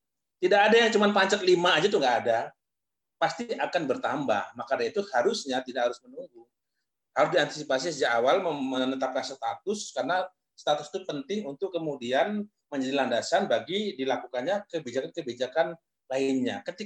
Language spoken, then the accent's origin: Indonesian; North Sumatra, Indonesia; saya memantau betul Sumatera Utara karena saya asal Sumatera Utara